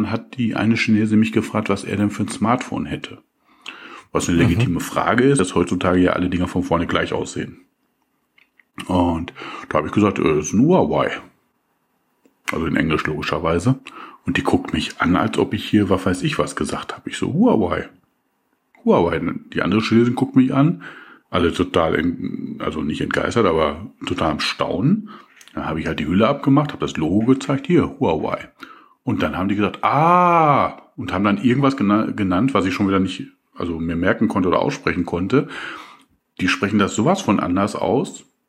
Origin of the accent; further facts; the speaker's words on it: Germany; also schön weit rauslehnen als Deutscher.